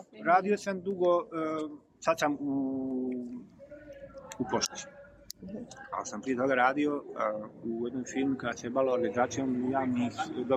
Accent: Bosnia & Herzegovina; now in Spain; Nekako mi je logično da kajem Bosni, iz Bosne sam

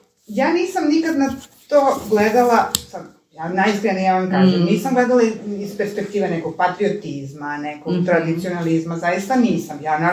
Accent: Serbia; now in Spain; gdje sam se ja ovde kao Srpkinja, ja nikad nisam imala ni jedno minimalno negativno iskustvo od Španaca

